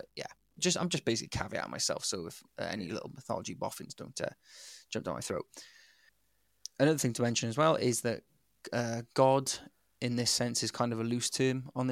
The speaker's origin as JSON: {"language": "English", "region": "Wales", "country": "United Kingdom", "said": "We're going to say it's us. We're the Welsh gods."}